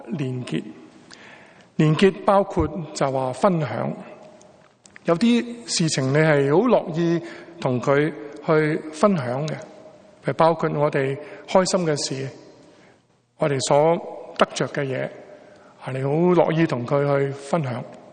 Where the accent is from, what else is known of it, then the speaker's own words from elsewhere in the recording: Guangdong, China; 我们广东人叫吹下水